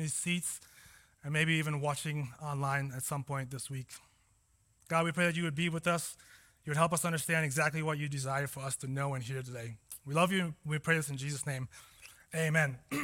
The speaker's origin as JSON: {"language": "English", "town": "Cape Town", "region": "Western Cape", "country": "South Africa", "tie": "born or raised there", "said": "I grew up in Cape Town, South Africa, and if you've been there or you've seen pictures of it, it is arguably one of the most beautiful places in the world. I love that I'm from there. My family still lives there"}